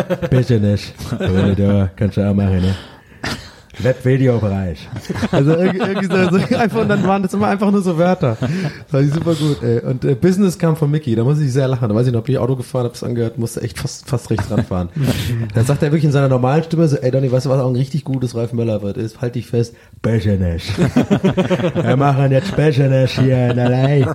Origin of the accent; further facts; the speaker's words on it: Cologne, North Rhine-Westphalia, Germany; Ich bin Kölner, ich komme aus Köln, und das war kein Kölsch.